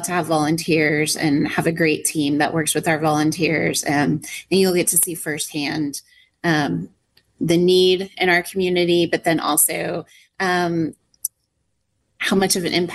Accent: Grapevine, Texas, United States; now in Sunnyvale, United States; I grew up in Grapevine and then have spent most of my adult in the East Dallas area and now proud to live in Sunnyvale

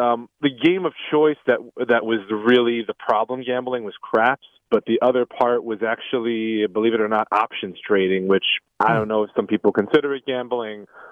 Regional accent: New York, United States; we grew up in the Queens, Long Island area.

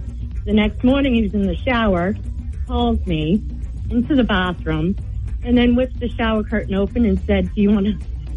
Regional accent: Penacook, New Hampshire, United States; I'm from Penacook, New Hampshire.

